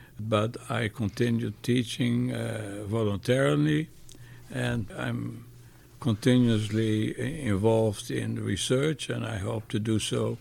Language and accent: English; Amsterdam, North Holland, Netherlands; moved away as an adult; now in Israel; I grew up in Amsterdam. I was a member of a Zionist youth movement.